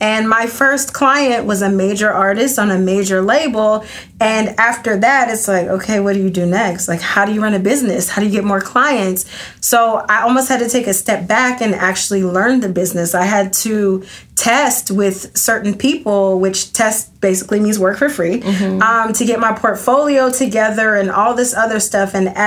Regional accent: Atlanta, Georgia, United States

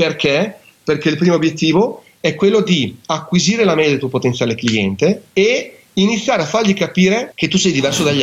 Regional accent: Emilia-Romagna, Italy; accent: Romagnol; come nel mio, è come romagnolo e si sente.

